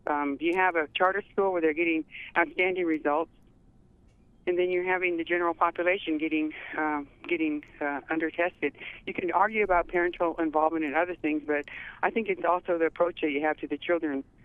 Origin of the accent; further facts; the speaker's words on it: Anchorage, Alaska, United States; I was born here in Anchorage, and I was raised here, and I was educated K through 12 in the local school system, beginning with the kindergarten